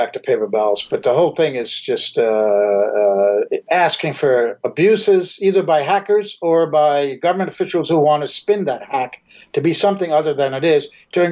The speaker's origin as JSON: {"language": "English", "town": "New York City", "region": "New York", "country": "United States", "tie": "born or raised there", "said": "I grew up in New York City, of course, and I used those old machines, and they were perfectly okay."}